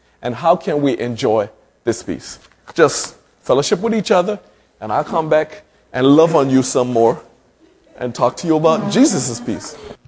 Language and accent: English; Jamaica; Now I no longer see myself as a Jamaican. I no longer see myself as a black man.